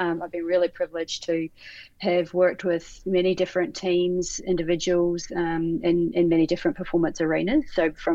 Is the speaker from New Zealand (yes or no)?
yes; New Zealand; now in Australia; So you can probably pick from my accent, I'm not a true blue Aussie. Was born and bred New Zealand. So I moved over to Australia in 2003.